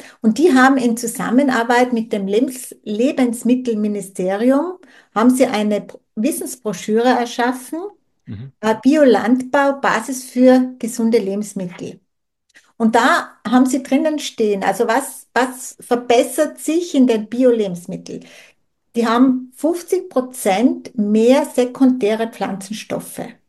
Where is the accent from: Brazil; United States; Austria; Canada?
Austria; Tyrol; Also ich stamme aus dem Zillertal